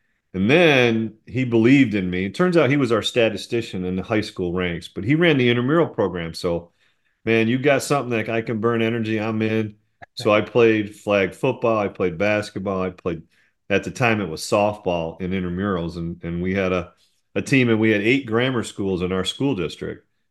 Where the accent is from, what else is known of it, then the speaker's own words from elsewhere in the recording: Endicott, New York, United States; I grew up in Endicott, Enwell, New York, which are two really small towns that kind of merge together mostly.